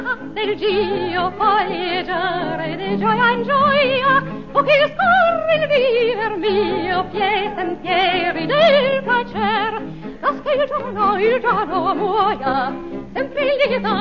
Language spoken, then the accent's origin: English; Louisville, Kentucky, United States; Louisville, Kentucky.